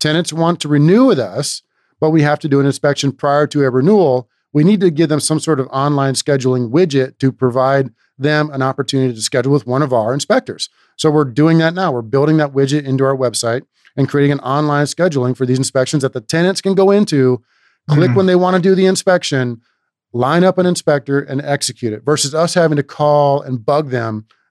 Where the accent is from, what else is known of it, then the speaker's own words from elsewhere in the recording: Texas, United States; Hey, I'm just picking on you. I'm from Texas. I can pick on you guys.